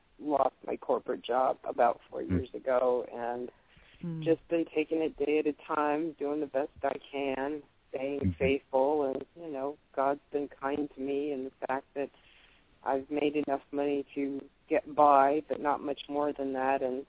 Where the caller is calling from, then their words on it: Hawaii, United States; Yes, I'm calling from Hawaii, island of Maui.